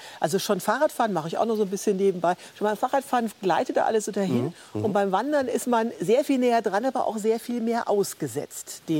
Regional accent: Bavaria, Germany; Ich komme aus Oberfranken

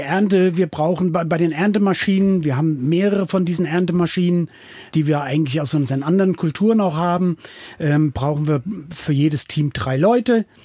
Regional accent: Rhineland-Palatinate, Germany; die Hivel, wie wir sagen in Rheinhessen, die Hügellandschaft

